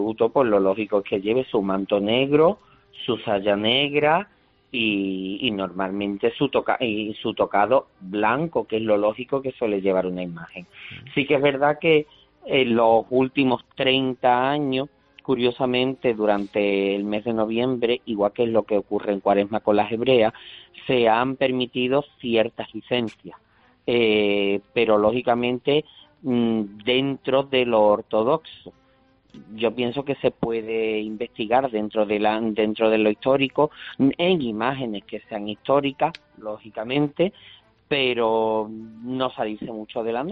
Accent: Seville, Andalusia, Spain; yo que soy de Sevilla

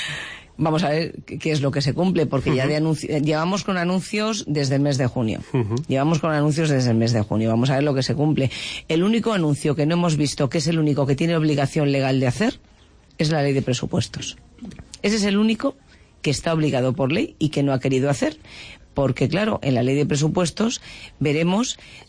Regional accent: Albacete, Castilla-La Mancha, Spain; yo soy de Albacete

